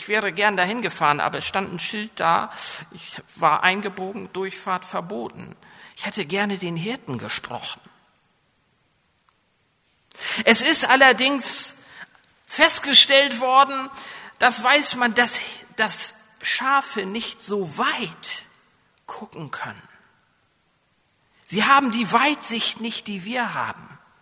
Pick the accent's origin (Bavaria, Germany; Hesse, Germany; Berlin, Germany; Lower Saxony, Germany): Lower Saxony, Germany; accent: coastal North German; Oh, mein Dialekt ist so schrecklich, so von der Küste her geprägt, oder wie soll ich hier sagen? Selbst im norddeutschen Raum falle ich noch immer auf, dass ich nicht aus der Gegend von Hannover komme, sondern aus der Nordheide